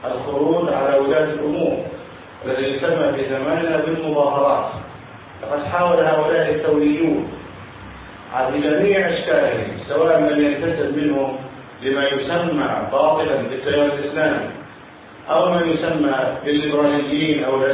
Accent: Egypt; بلدنا مصر

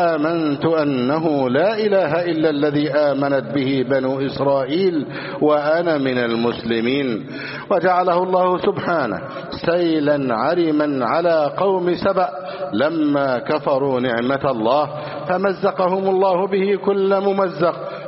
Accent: Egypt; اللهم اجعل بلدنا مصر أمنا أمانا، سخاء رخاء

